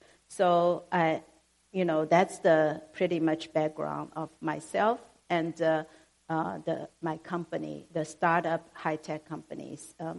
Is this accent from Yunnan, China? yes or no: no; Ningbo, Zhejiang, China; English is a second language; I was born in China. It's not a very small town, but very close to Shanghai, because it's in Ningbo. And I went to college called Fudan University in Shanghai.